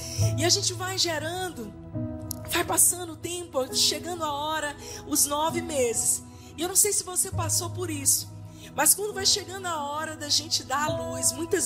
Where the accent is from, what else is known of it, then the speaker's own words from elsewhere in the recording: Northeast Region, Brazil; Eu não sei você, mas eu sou nordestina.